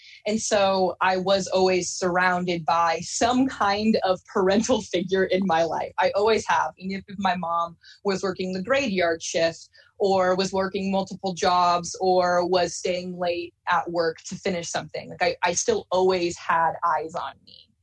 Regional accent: Salem, Oregon, United States; So I grew up a lot around the West Coast, primarily in multiple different parts of Oregon. But my mom eventually settled in Salem, Oregon, when I was in elementary school.

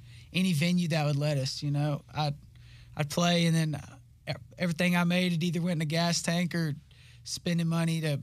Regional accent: Texas, United States; No, I'm from west of Dallas, Fort Worth, like an hour.

